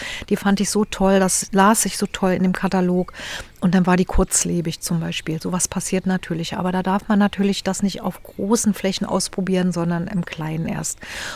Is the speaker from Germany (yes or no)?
yes; East Germany, Germany; ich konnte damals ja, ich komme ja aus dem Osten, nicht so gut Englisch